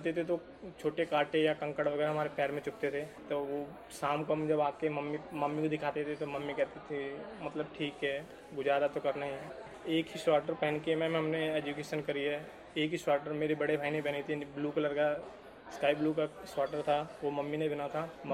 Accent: Jaunpur, Uttar Pradesh, India; now in Delhi, India; मैं मेरी मदर और मेरी सिस्टर गांव में रहते थे मैं उत्तर प्रदेश जौनपुर का रहने वाला हूँ

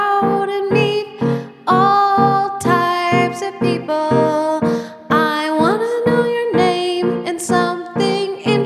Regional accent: Scotland, United Kingdom; And famously, we're Scottish. So we can say Scottish goodbye. I would say that's a Scottish goodbye.

